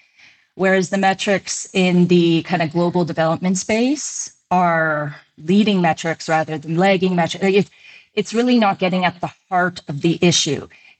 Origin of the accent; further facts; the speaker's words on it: Canada; also born or lived in Poland; now in United States; I was born in Poland, but we immigrated to Canada when I was really young. So I grew up in Canada.